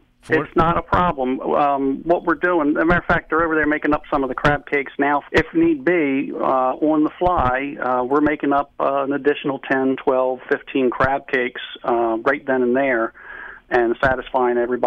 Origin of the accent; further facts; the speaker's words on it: Parkville, United States; Well, I remember Hale's. I grew up in Parkville.